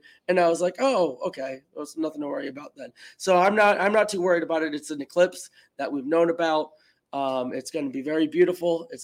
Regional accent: Texas, United States; So this eclipse in Texas, we're from Texas and she lives in Texas.

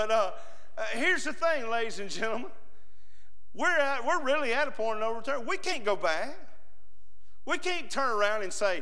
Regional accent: United States; return to Cleburne County, I used the same excuses. There's no way anybody will listen to me. It's my hometown. It's where I grew up.

